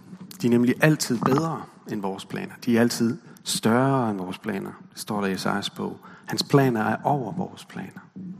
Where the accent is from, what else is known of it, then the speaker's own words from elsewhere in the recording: West Jutland, Denmark; Jeg kommer jo fra Vestjylland, som jeg vist har nævnt før.